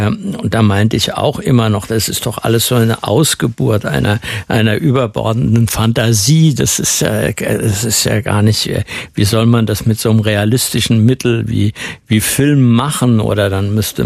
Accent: Gdańsk, Pomeranian Voivodeship, Poland; die Adresse von der Straße in Danzig-Langfuhr, im Vorort von Danzig, wo ich aufgewachsen bin.

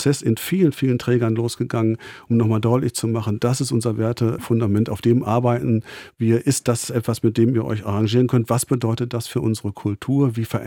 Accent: Bochum, North Rhine-Westphalia, Germany; also born or lived in Dortmund; Naja, ich bin in Dortmund geboren, aber ich bin in Bochum aufgewachsen. Also ich bin wirklich ein Bochumer Kind.

